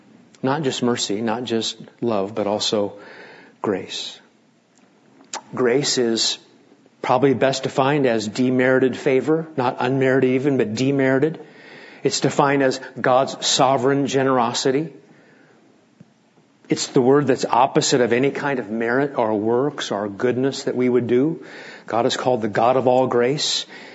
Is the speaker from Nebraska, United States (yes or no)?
yes; Nebraska, United States; and you probably know this slogan, but I never did, even growing up in Nebraska.